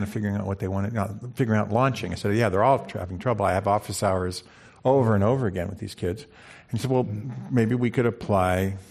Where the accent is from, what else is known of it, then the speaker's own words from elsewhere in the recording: Burlington, Massachusetts, United States; I grew up in the Boston area. I grew up outside of Boston in Burlington, Massachusetts.